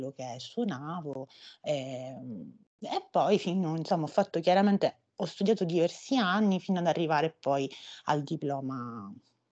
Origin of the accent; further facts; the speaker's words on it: Sicily, Italy; Io sono esattamente della provincia di Siracusa e quindi insomma, da qualche anno il Piemonte mi ha adottata